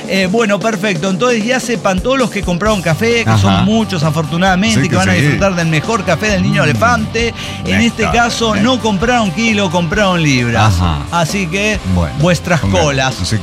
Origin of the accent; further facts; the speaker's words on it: Puebla, Mexico; me recordaron algo peculiar que está pasando, al menos en mi pueblo. Estamos aquí en un pueblo de Puebla.